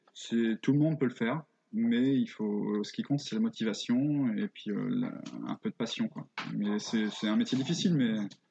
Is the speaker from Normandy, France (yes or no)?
yes; Nonant, Normandy, France; now in Lille, France; J'étais dans une école en Normandie, parce que moi je suis pas de Lille, mes parents je suis né et mes parents vivent là-bas, donc en basse Normandie du côté de Bayeux, et j'étais à l'école primaire de Nonant, un tout petit village près de Bayeux